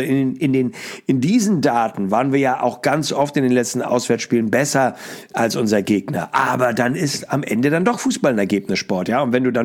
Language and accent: German; Hamburg, Germany; ich lache mich ja als Hamburger so ein bisschen kaputt